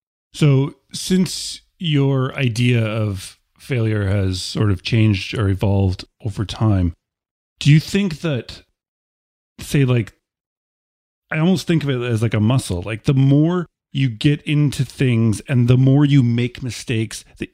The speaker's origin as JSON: {"language": "English", "country": "Canada", "said": "I'm Canadian."}